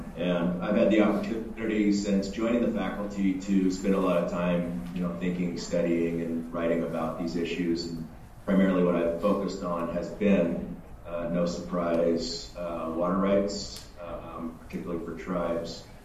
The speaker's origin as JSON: {"language": "English", "town": "Boise", "region": "Idaho", "country": "United States", "tie": "born or raised there", "said": "My family's from Oklahoma, but I was born and raised in Boise, wherever you guys are."}